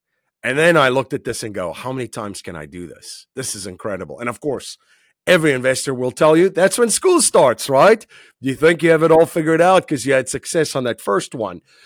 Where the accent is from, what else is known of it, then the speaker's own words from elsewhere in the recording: South Africa; that came from just growing up in South Africa and going through